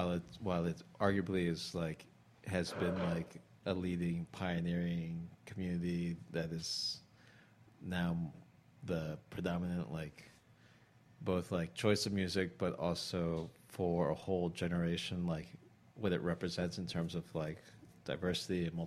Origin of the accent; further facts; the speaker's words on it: Normal, Illinois, United States; I said to him that I grew up in Normal, Illinois, which is a farm community, and then this is like the 70s and 80s